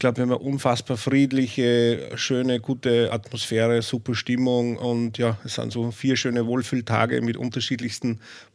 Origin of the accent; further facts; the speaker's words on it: St. Martin im Innkreis, Upper Austria, Austria; Ich komme aus St. Martin im Innkreis.